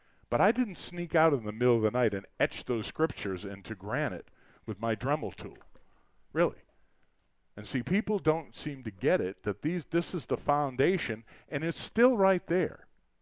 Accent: New England, United States; if you think I talk as fast as a New Yorker, I'm not a New Yorker. I'm a native New Englander, a Mayflower descendant.

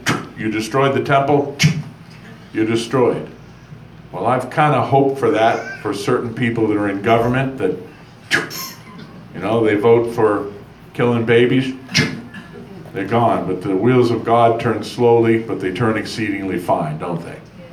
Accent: New Hampshire, United States; also born or lived in Lexington, Massachusetts; I mean, I'm just an American boy, born in Lexington, Massachusetts, raised in New Hampshire on the seacoast, grew up around farms

